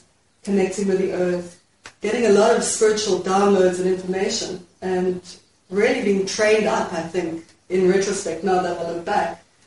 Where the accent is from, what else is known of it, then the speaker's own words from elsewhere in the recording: Johannesburg, Gauteng, South Africa; I grew up in Johannesburg, in suburbia, very normal, protected lifestyle.